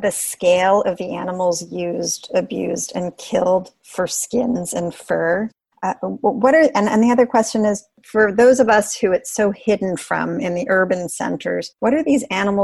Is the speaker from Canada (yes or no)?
yes; Canada; as a Canadian from an urban center